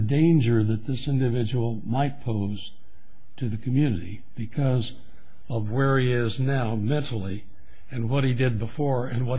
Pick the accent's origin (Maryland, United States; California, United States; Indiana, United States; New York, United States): California, United States; Los Angeles; I'm from Los Angeles